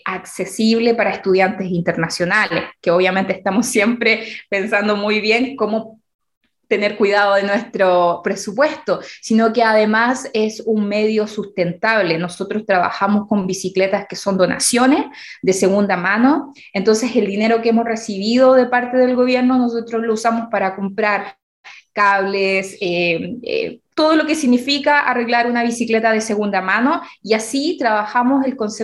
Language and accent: Spanish; Chile; now in Wollongong, Australia; yo soy de Chile